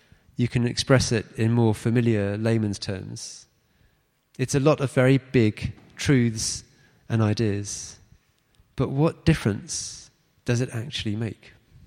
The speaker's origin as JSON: {"language": "English", "town": "Barnet", "region": "London", "country": "United Kingdom", "tie": "born there", "said": "I'm very nearly 50. I'm married. I was born in Barnet."}